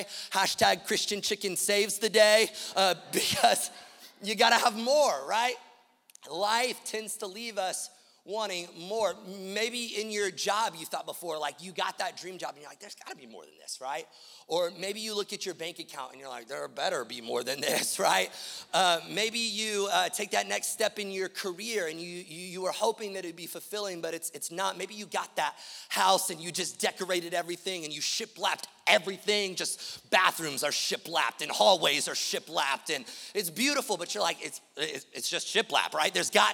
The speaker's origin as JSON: {"language": "English", "region": "the South", "country": "United States", "said": "because we're from the South, and that girl's gonna have manners, right?"}